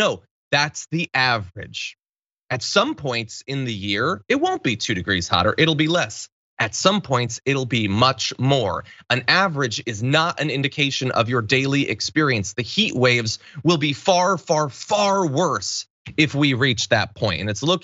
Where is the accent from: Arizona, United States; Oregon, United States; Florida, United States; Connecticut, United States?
Connecticut, United States; now in Los Angeles, United States; It doesn't seem like in LA it's nearly as common as it was, you know, growing up in Connecticut.